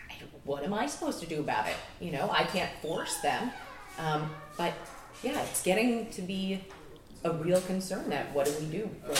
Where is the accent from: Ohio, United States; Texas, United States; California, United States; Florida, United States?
California, United States; Los Angeles; And I very much react to everybody's negative vibes, because I'm from Los Angeles.